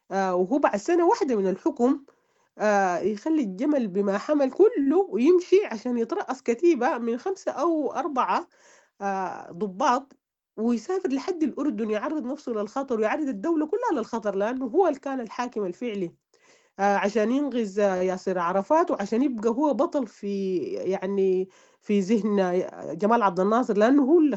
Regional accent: Sudan; خلينا نحنا بس كسودانيين

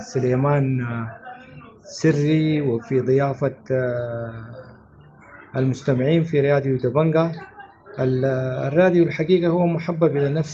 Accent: Sudan; ونتمنى أنه نحن كسودانيين أنه نغوي إرادة الحل الداخلي

